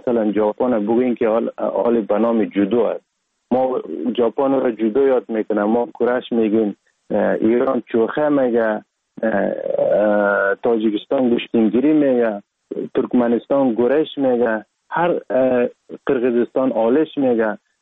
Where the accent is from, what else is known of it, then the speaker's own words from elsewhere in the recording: Sheberghan, Jowzjan, Afghanistan; also born or lived in Sar-e Pol; اصلا زاده ولایت سرپل هستم، در ولایت جوزجان کلان شدیم. تحصیلات ما، مکتب ما، همه چیز ما در ولایت جوزجان خوندیم. اصلا کورش هم در دوران طفولیت از اون ولایت جوزجان شروع کردم. ولایت جوزجان شهر شبرغان،